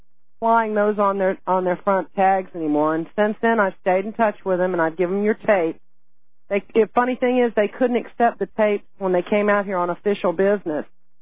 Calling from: Georgia, United States; Calling from Georgia.

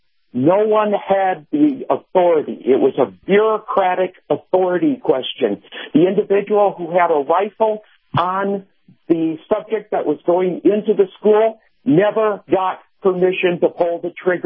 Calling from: Boulder, Colorado, United States; I'm listening to KNUS out of Denver, and I'm just outside the People's Republic of Boulder.

